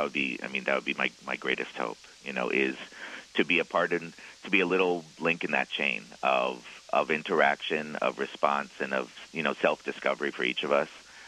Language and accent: English; New York City, New York, United States; as I'm from New York City